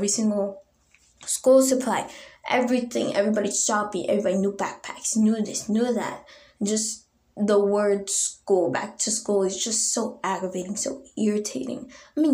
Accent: United States; It was nice growing up in American schools.

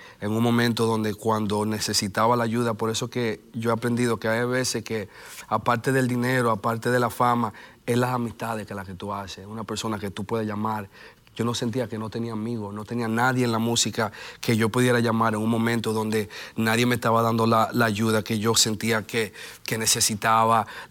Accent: New York City, New York, United States; also born or lived in Dominican Republic; Yo nací en República Dominicana, pero toda mi vida vengo radicando en la ciudad de Nueva York.

